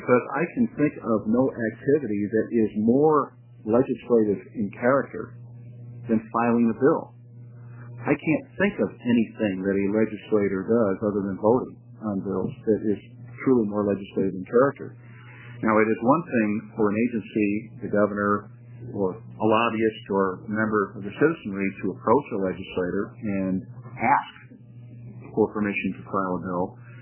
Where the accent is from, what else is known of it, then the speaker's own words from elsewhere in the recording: Portland, Oregon, United States; I'm an attorney from Portland